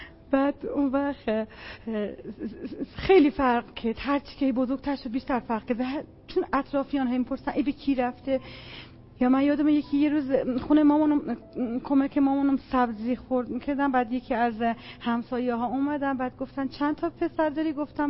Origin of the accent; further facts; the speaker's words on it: Yazd, Iran; بله، یزد متولد شدم، بزرگ شدم، کلن یزد، همونجا یزد.